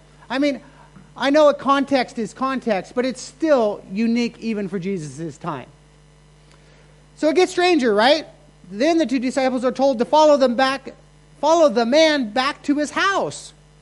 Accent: United States; now in Chiang Mai, Thailand; You know, we, as an American, celebrate Thanksgiving.

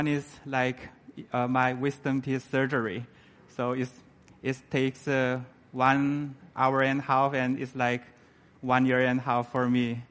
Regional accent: Mongolia; English is a second language; I'm from Mongolia.

